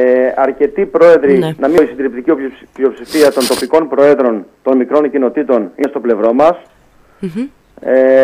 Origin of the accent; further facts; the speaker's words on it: Achladi, Central Greece, Greece; εγώ γεννήθηκα, μεγάλωσα και εργάζομαι σε αυτόν τον όμορφο τόπο. Κατάγομαι από το Αχλάδι. Mm-hmm. Είναι ένα μικρό χωριό στο Δήμο Μαντουδίου Λίμνης Αγίας Άννας.